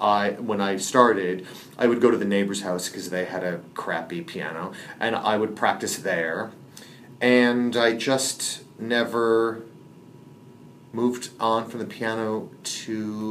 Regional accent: Chicago, Illinois, United States; I grew up in Chicago.

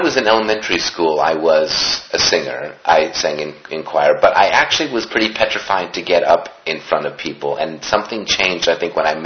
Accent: Connecticut, United States; I was raised in Connecticut, and so it was about 45 minutes by train into New York City.

